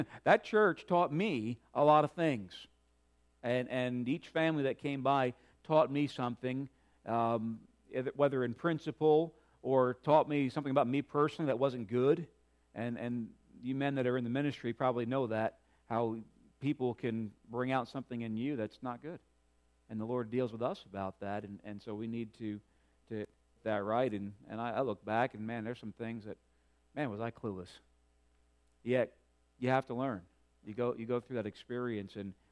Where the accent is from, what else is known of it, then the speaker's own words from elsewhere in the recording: New York, United States; Now, growing up in New York, my siblings were not this way